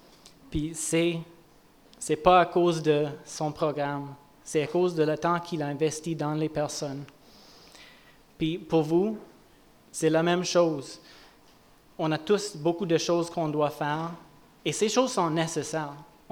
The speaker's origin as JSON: {"language": "French", "region": "Western Canada", "country": "Canada", "said": "On a vraiment senti que Dieu nous a appelés de déménager ici. C'est pour ceux qui ne savent pas, on vient plus de l'ouest du Canada. Mais on sentait que Dieu voulait qu'on vienne ici pour faire partie de la communauté de foi ici."}